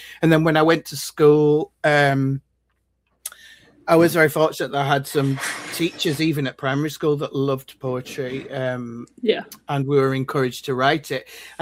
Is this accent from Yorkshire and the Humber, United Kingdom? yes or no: yes; York, Yorkshire and the Humber, United Kingdom; now in Edinburgh, United Kingdom; I'm originally from York in England, but I'm based now in Edinburgh, where I've been for 10 years.